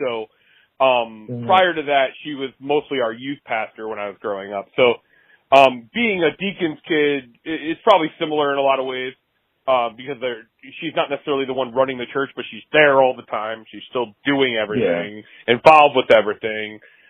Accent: New Jersey, United States; I grew up in Jersey, so I'll probably come back to the Jersey thing in a minute

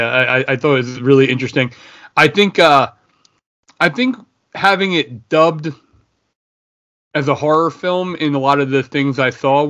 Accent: New York, United States; like I grew up in the New York area, and we had a local station, WPIX

